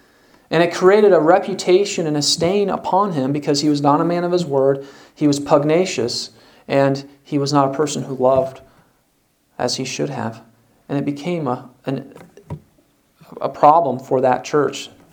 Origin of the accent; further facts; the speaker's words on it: Waverly, United States; But in my hometown of Waverly, there was a pastor who got into it with the cemetery.